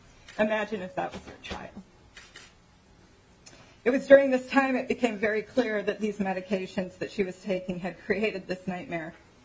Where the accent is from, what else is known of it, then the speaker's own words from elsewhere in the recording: Montevideo, Minnesota, United States; I'm from Montevideo. Less than 5,000 people live there.